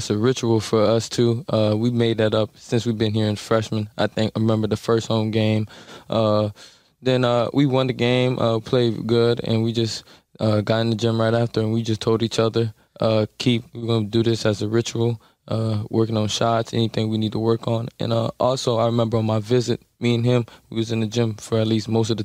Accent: Orlando, Florida, United States; Orlando's probably the best place, you know. I miss home.

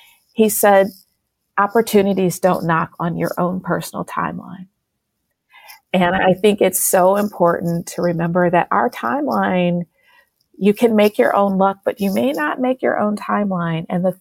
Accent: Detroit, Michigan, United States; I'm from Detroit, one of the largest Middle Eastern populations outside the Middle East.

